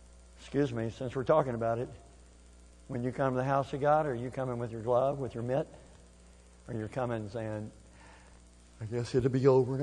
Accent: Kentucky, United States; I know I'm pronouncing it thing. I grew up in Kentucky. That's how we say it there. I know some of y'all say thing too.

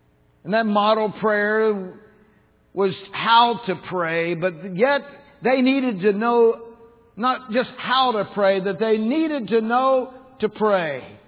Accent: Tennessee, United States; well, you know, I'm from Tennessee. You know, sometimes we don't talk the best English down there anyway.

